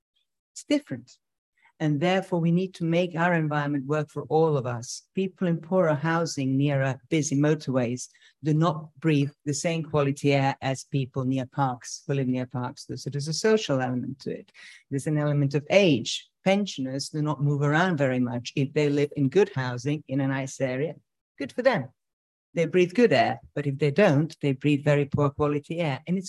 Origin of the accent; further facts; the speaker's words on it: Serbia; English is a second language; moved away as an adult; I'm from Serbia, slightly more parity in engineering profession. I came here